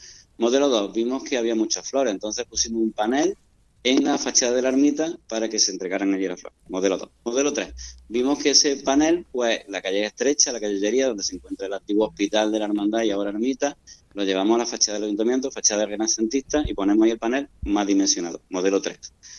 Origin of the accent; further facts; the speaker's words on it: Andújar, Andalusia, Spain; los que somos de Andújar y quienes han venido de fuera